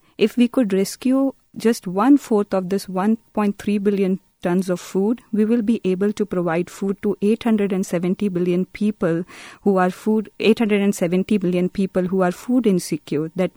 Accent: Chhattisgarh, India; English is a second language; And Chhattisgarh, which is actually my hometown state, was been known as a turnaround state.

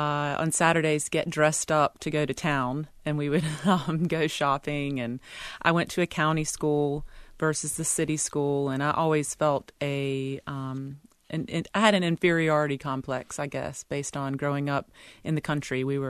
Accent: North Carolina, United States; And for me, growing up in Eastern North Carolina and always eating just food

